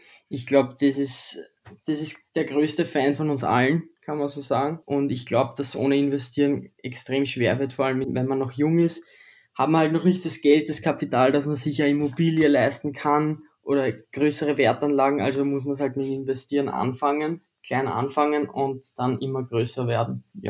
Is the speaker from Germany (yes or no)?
no; Austria; Ich bin aus Österreich, ich bin 19 Jahre alt und wohne in der Nähe von Wien.